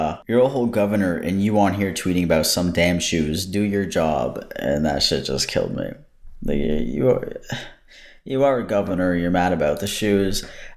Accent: United States; my fiance is Canadian, okay, and I'm American, and we decided to get a place in Canada for a little bit

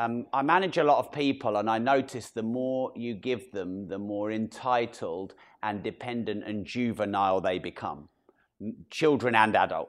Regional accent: Peterborough, East of England, United Kingdom; We're posh down in Bournemouth, aren't we? I'm from Peterborough. Swearing was grammar at school.

